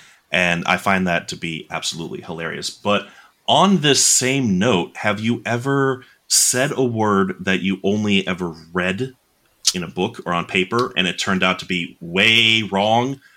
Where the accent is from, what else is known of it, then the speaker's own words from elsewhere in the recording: New York, United States; now in Florida, United States; So when we moved down here from New York, my mother and father